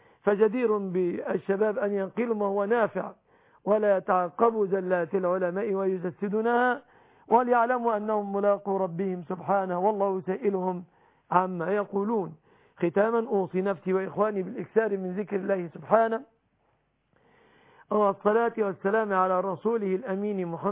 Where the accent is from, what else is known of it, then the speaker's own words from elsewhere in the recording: Egypt; بلادنا مصر